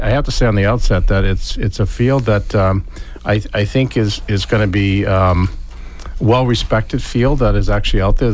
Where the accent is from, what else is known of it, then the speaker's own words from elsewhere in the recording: Plymouth, Massachusetts, United States; And then you have in Plymouth, my hometown, you have Selectman John Mahoney